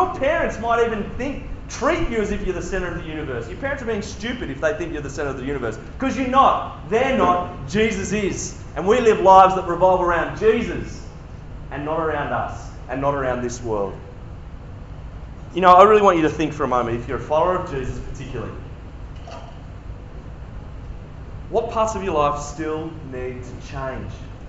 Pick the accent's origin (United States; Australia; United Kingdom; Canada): Australia; Queensland; As an Australian, that's a hard thing. As a North Queenslander, my guess is that's a hard thing.